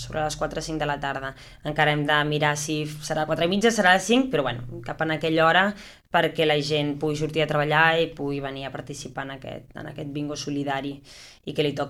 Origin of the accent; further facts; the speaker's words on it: Tarragona, Catalonia, Spain; Jo soc molt tarragonina